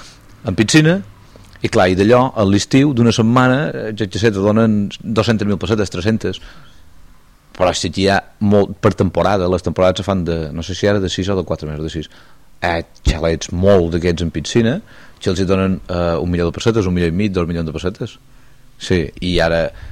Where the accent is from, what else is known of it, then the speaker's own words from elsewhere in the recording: Pollença, Balearic Islands, Spain; som de Pollença.